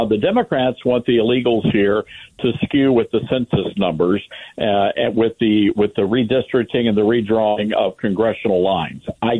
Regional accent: Tennessee, United States; Many of them ended up in Tennessee, which is my home state

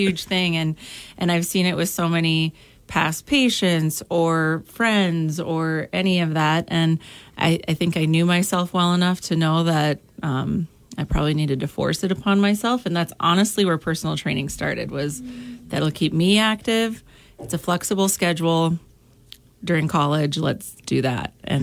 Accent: Kildare, North Dakota, United States; I grew up in Kildare, North Dakota, so out in western North Dakota. Played a lot of sports out there

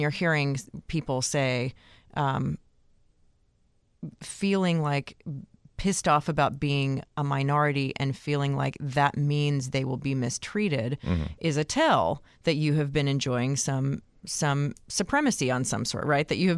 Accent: the South, United States; Yes, but I am from the South.

